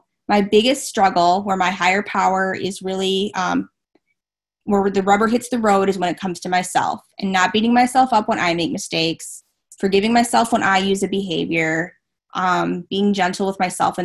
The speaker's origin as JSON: {"language": "English", "region": "North Dakota", "country": "United States", "moved": "as an adult", "lives_now": "Boston, United States", "said": "I also moved, so I'm from North Dakota originally. Now I'm living in the Boston area. It's a crazy, like, different culture shock, and I'm very, very homesick."}